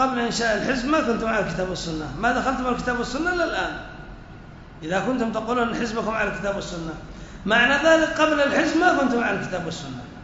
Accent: Yemen; منها مثل حزب الرشاد عندنا في اليمن؟

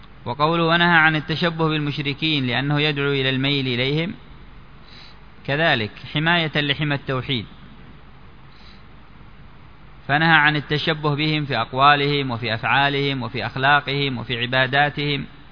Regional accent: Yemen; وهكذا عندنا في اليمن في مدينة عدن وما حولها

